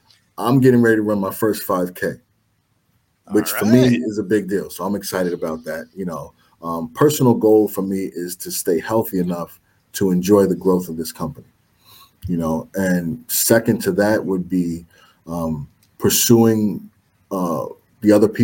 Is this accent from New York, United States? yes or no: yes; New York City, New York, United States; Born and raised in New York City, man. It's a gritty town.